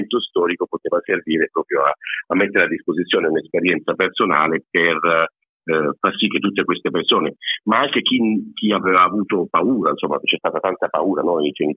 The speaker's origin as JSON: {"language": "Italian", "region": "Apulia", "country": "Italy", "lives_now": "Bologna, Italy", "said": "io vivo a Bologna ma sono pugliese di origine"}